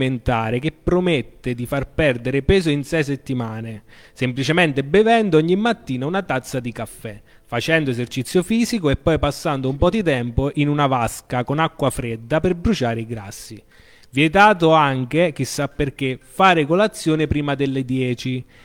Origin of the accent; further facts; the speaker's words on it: Umbria, Italy; accent: Umbrian; Perdono per il mio accento umbro